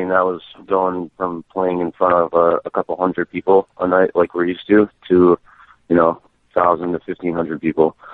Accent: Massachusetts, United States; Oh, we're from Western Mass, yep

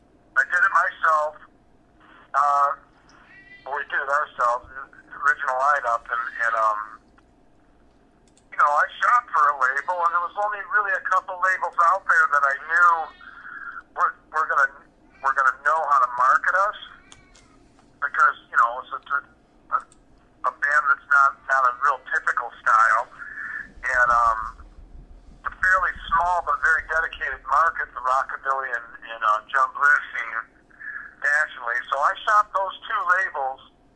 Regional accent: Detroit, Michigan, United States; now in Canton, United States; Not bad. I live in Canton, Ohio. I'm from Detroit, though.

